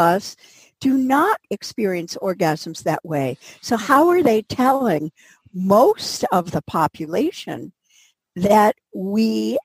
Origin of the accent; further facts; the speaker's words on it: United States; but growing up in the United States, I was taught, we were all taught, women were taught